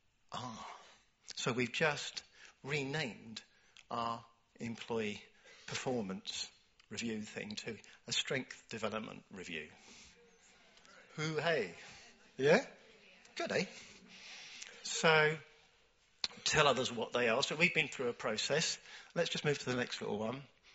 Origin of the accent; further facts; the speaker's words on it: United Kingdom; maybe if I was an American, I could do that. But if I'm a British person, you know, I could not tell you what my talents are.